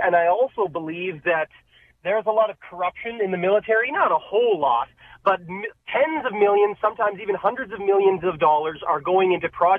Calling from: Saskatoon, Saskatchewan, Canada; I'm calling from just outside of Saskatoon.

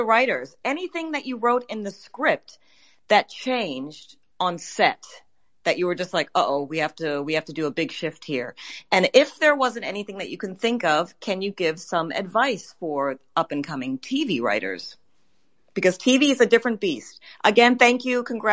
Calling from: Berlin, Germany; Hi, I'm calling from Berlin.

